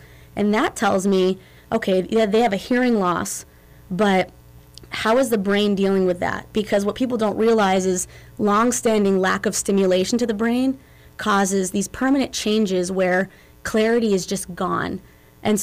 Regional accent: Vermont, United States; now in Fairbanks, United States; I grew up in Vermont pretty rurally, on a farm.

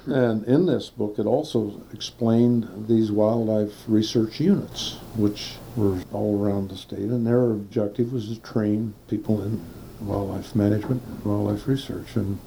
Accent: Ohio, United States; now in Alaska, United States; I grew up in Midwest Ohio, to be exact. Spent all my growing years on a farm.

